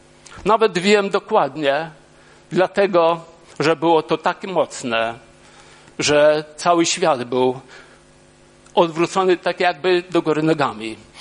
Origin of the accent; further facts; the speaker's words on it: Legnica, Lower Silesian Voivodeship, Poland; bo jestem z Legnicy, w Legnicy w szpitalu mnie już nie było